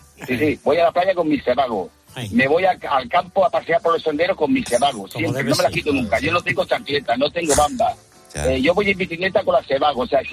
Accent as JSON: {"language": "Spanish", "town": "Tarragona", "region": "Catalonia", "country": "Spain", "said": "yo soy de Tarragona."}